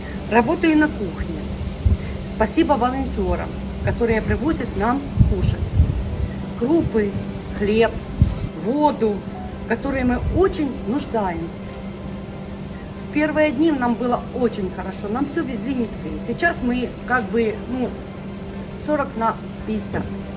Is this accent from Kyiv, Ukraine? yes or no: no; Hola Prystan, Kherson Oblast, Ukraine; Я из Херсонской области, город Голая Пристань. Сейчас нахожусь в ПВР «Виктория». Беженка.